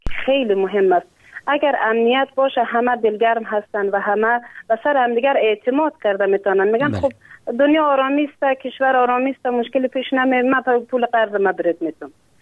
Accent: Afghanistan; من افغان هستم

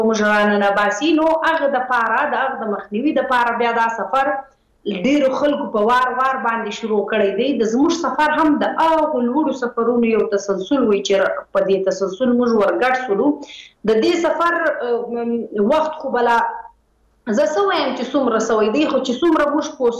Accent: Khyber Pakhtunkhwa, Pakistan; ملیحا زه ته دواړي د پښتونخوا وطن بچی یو، دلته پاتې شوی یو، دلته پیدا شوی یو.

